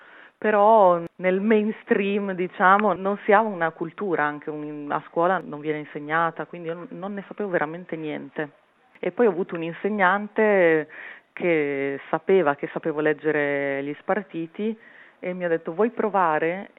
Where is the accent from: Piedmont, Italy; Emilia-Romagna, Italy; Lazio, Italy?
Emilia-Romagna, Italy; born there